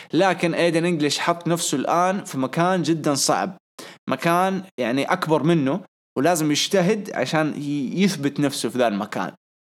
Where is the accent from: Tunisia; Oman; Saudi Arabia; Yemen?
Saudi Arabia; ويكون عندنا في السعودية وبالضخامة دي